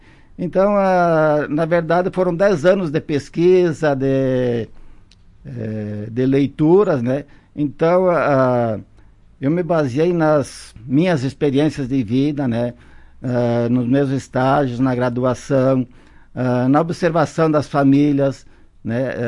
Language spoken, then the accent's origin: Portuguese; Marau, Rio Grande do Sul, Brazil; born there; Sim, eu nasci em Marau, na Vila Constante Fuga hoje, né? Venho de uma família muito humilde, descendentes de italianos, né? Eu venho de uma família de 8 irmãos